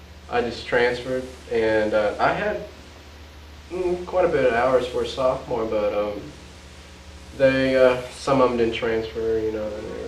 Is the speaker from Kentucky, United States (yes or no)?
no; La Grange, Texas, United States; No, I'm from LaGrange.